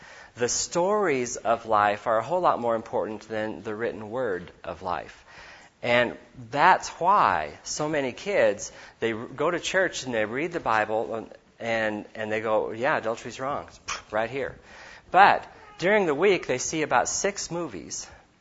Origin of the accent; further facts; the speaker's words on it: Bozeman, Montana, United States; When I was raised in Bozeman, Montana, we would go to the grocery store, and we went to the Disciples of Christ Church. But everybody we knew in town was white.